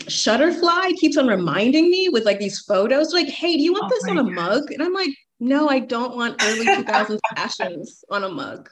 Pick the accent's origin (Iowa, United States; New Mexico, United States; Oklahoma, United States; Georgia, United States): Georgia, United States; Atlanta; I'm from Atlanta, and I think I always knew I wanted to live abroad.